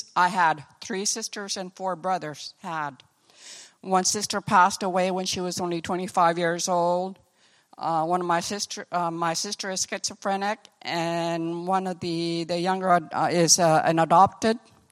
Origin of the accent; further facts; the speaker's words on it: Rankin Inlet, Nunavut, Canada; I was born in Chesterfield Inlet, Nunavut. My parents moved to Rankin Inlet when I was a baby.